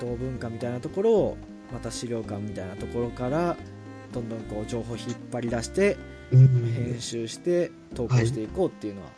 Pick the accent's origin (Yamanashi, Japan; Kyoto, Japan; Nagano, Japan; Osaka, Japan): Nagano, Japan; 信州出身信州育ちということで、信州沼にどっぷりハマっている … がお送りしました。